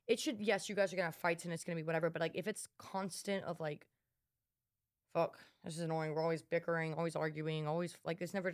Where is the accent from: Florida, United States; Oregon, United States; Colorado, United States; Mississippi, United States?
Colorado, United States; well, I grew up here, in Colorado.